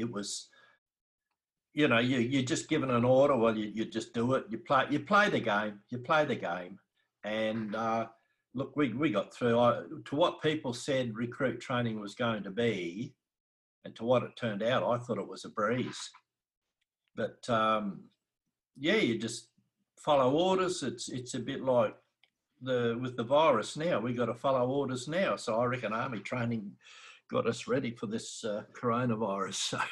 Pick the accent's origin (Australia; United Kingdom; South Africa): Australia; Greenock, South Australia; also born or lived in Kapunda; And my first years, we lived a little place west of Greenock called Nain, about 3 kilometres west of Greenock. My parents built a house in Greenock, and then we moved to Greenock. I went to Greenock School, went to Newry High School.